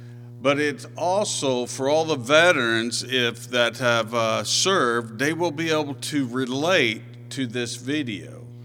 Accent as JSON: {"language": "English", "town": "Hoopeston", "region": "Illinois", "country": "United States", "tie": "born or raised there", "said": "I was born and raised in Hoopston, Illinois."}